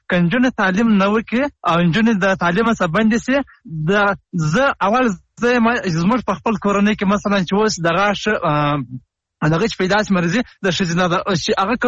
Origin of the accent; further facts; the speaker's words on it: Helmand, Afghanistan; د هلمند ولایت نه.